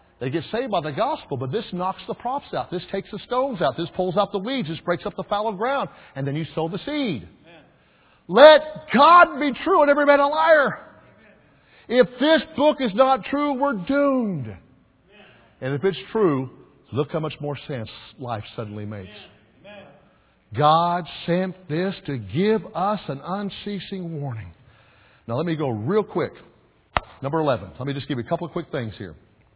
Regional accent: Kansas, United States; I grew up in Kansas. You ever heard of the Dust Bowl days?

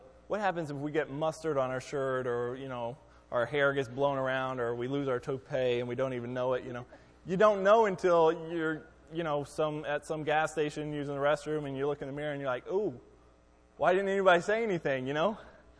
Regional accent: Texas, United States; see, I'm originally from Texas, so I definitely am more of a Texan than a Yankee, but anyway.

